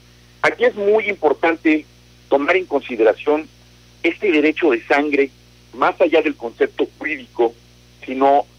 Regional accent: Mexico; como mexicanos tenemos el derecho a votarlos.

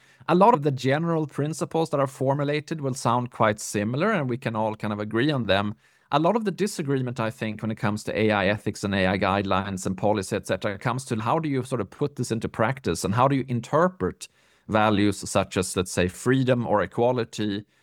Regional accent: Sweden; I'm from Sweden.

